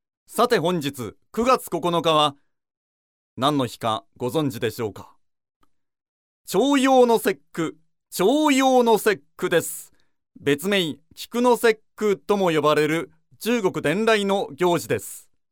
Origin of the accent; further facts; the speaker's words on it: Nagasaki, Japan; 私はですね、子供の頃、長崎に住んでいたんですよ。